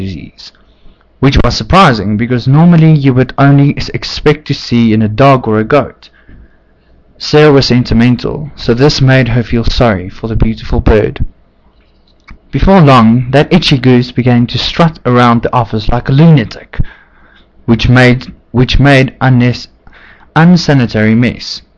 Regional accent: Vrede, Free State, South Africa; first language Afrikaans; English is a second language; Okay, I was born in Vrede in the Free State. I was grew up in an Afrikaans house mainly, but my mother was English.

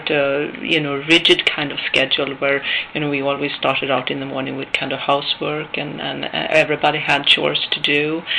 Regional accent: Sweden; I'd like to tell you a little bit about myself growing up in Sweden

